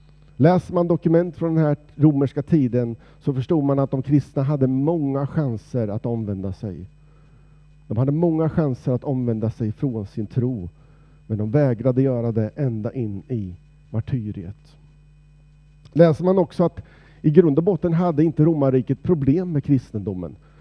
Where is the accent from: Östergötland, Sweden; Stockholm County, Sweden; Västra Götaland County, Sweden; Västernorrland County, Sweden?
Östergötland, Sweden; Sonstorp; Också igår när jag åkte ända hela vägen till där jag kommer från i Sonstorp